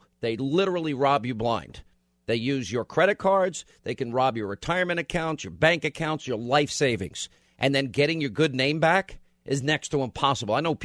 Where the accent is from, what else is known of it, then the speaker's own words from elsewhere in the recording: New York, United States; That's where I grew up, too.